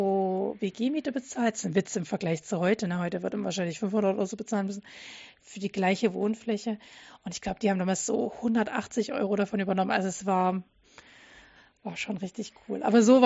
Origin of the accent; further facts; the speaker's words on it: Dresden, Saxony, Germany; Ich komme ja aus Dresden